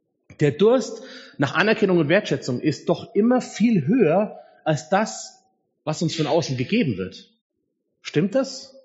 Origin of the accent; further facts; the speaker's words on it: Augsburg, Bavaria, Germany; born there; Bin gebürtiger Augsburger, bin dann in Marburg zum Studium gewesen, von da aus nach Oberfranken in die erste Stelle für 2 Jahre. Dann war ich 13 Jahre im Ruhrgebiet, mitten im Kohlenpott in Mühlenhahn an der Ruhr als Pastor. Und seit 1,5 Jahren bin ich jetzt hier in Wolfratshausen